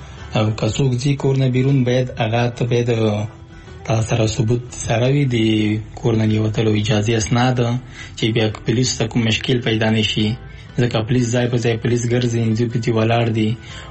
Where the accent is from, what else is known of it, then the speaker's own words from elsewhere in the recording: Paktia, Afghanistan; now in Paris, France; زه کوم زازی د پکتیا ولایت دی، اریوب زازی ولسوالۍ اوسیدونکی یم چې پیلن په فرانسې کې پاریس کې ژوند کوم